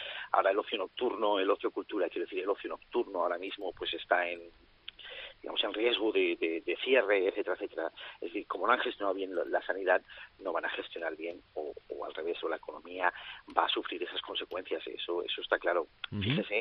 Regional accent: Lleida, Catalonia, Spain; ha afectado mucho mi ciudad de origen, Lleida, Lérida

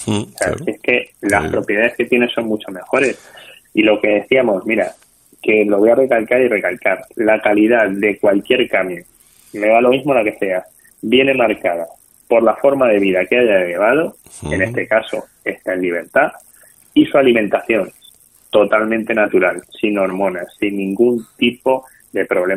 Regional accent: Toledo, Castilla-La Mancha, Spain; yo soy de Toledo y una de las elaboraciones que más realizamos es la perdiz.

